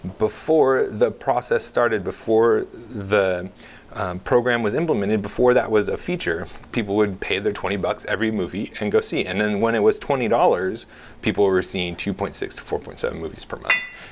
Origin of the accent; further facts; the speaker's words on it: Austin, Texas, United States; I came from Austin, Texas, in that little liberal enclave that they have there in Texas.